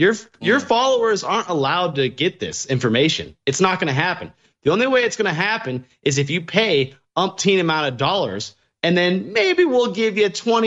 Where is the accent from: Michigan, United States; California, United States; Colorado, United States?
Colorado, United States; They call me the white supremacist from Colorado. I'm a Chicano from Colorado.